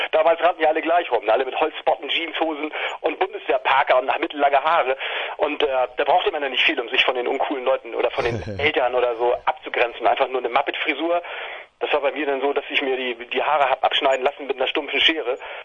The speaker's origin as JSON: {"language": "German", "town": "Hohenwestedt", "region": "Schleswig-Holstein", "country": "Germany", "tie": "born or raised there", "said": "meine Jugend auf dem Dorf, also in Hohenwestedt damals. Und Hohenwestedt ist ja so eine kleine, ich weiß nicht, wie viele Leute haben da damals gelebt, 4000 Leute oder so."}